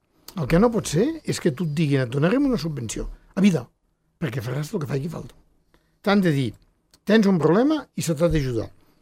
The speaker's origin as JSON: {"language": "Catalan", "country": "Andorra", "said": "com a ciutadà andorrà, em vaig sentir vergonyit"}